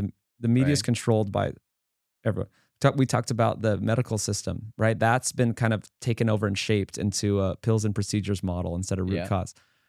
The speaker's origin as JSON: {"language": "English", "region": "Hawaii", "country": "United States", "tie": "born or raised there", "said": "Back home in Hawaii, I was born and raised on Oahu"}